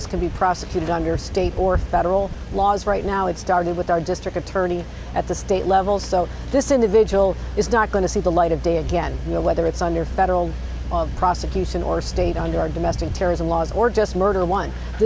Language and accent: English; Buffalo, New York, United States; it's a very tragic day for all of us here in Western New York. It's my hometown of Buffalo.